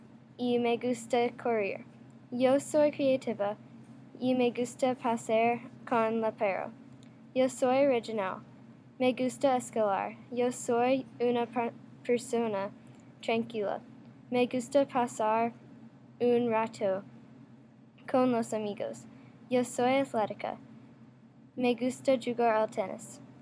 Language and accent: Spanish; Atlanta, Georgia, United States; Spanish is a second language; Yo soy de Atlanta, Georgia.